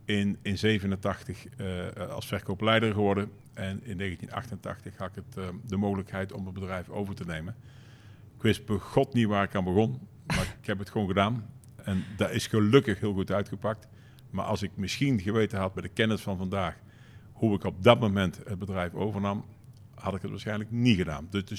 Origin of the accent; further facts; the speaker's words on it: Tilburg, North Brabant, Netherlands; Ik ben geboren in Tilburg. Mooie volksbuurt, zoals Tilburg veel kent. Daar ook gewoon naar de middelbare school, lagere school, middelbare school gegaan. En daarna ietsjes uitgevlogen naar het centrum van Tilburg.